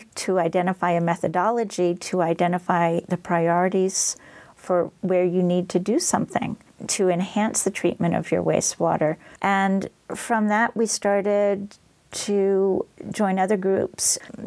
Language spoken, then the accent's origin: English; New England, United States; now in Orient, United States; I'm from New England originally. I'm living in Orient, New York.